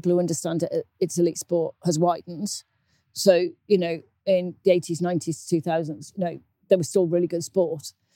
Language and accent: English; Wales, United Kingdom; I was very lucky growing up in Wales.